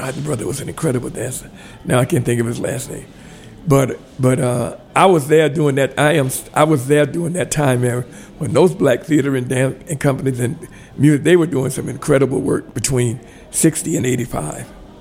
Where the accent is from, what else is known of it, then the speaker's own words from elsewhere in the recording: the South, United States; growing up in the South